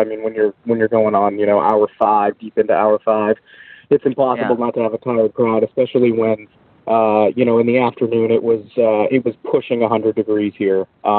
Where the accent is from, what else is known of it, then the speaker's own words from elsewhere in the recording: Maine, United States; I am not. I am from. I'm from Maine. So we travel down here.